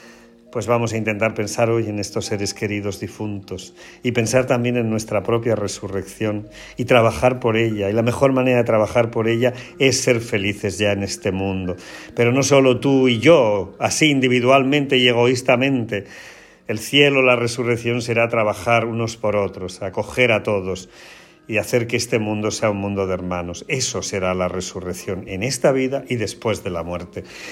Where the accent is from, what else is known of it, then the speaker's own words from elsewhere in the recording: Porcuna, Andalusia, Spain; Yo soy de Porcuna, pero Linares está cerca de Porcuna.